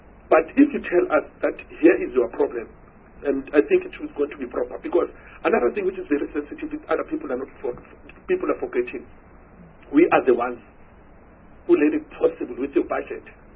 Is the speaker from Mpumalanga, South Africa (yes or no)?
yes; Mpumalanga, South Africa; Because I know I'm from Mpumalanga.